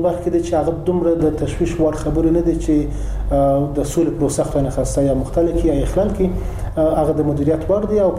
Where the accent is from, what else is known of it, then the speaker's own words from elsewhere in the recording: Afghanistan; موږ افغانان یو ستر هدف لرو، هغه هدف سوله ده او د وطن آبادي ده.